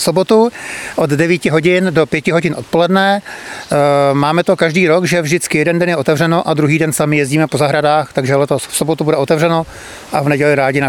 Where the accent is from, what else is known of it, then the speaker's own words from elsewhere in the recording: Hradec Králové, Hradec Králové Region, Czechia; protože oba s manželkou pocházíme z Hradce Králové. Já jsem z paneláku, manželka je vlastně z domu uvnitř města